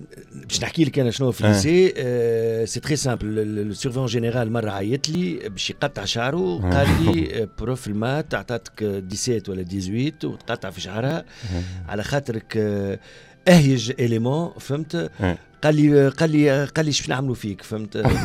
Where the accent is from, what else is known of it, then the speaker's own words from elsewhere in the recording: Tunis, Tunis Governorate, Tunisia; born there; تولدت في كلينيك في ميتويل فيل